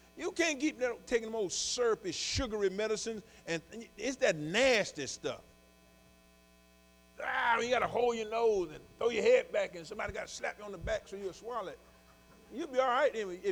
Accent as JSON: {"language": "English", "region": "the South", "country": "United States", "said": "I'm from the South, and in the South, Sister Harmony"}